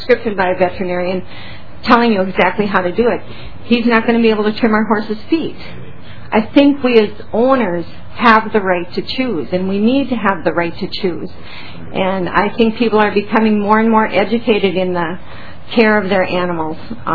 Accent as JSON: {"language": "English", "town": "Moose Lake", "region": "Minnesota", "country": "United States", "said": "I'm from Moose Lake, Minnesota."}